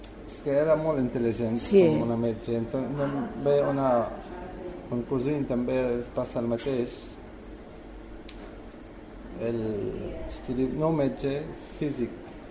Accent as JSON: {"language": "Catalan", "town": "Damascus", "region": "Damascus Governorate", "country": "Syria", "second_language": "Catalan", "lives_now": "Falset, Spain", "said": "Soc de Damasc, del capital."}